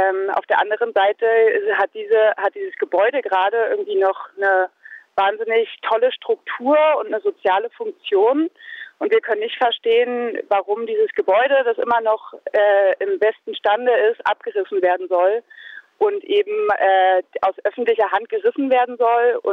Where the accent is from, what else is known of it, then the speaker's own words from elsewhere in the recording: Potsdam, Brandenburg, Germany; Ja, also ich bin tatsächlich hier auch in Potsdam groß geworden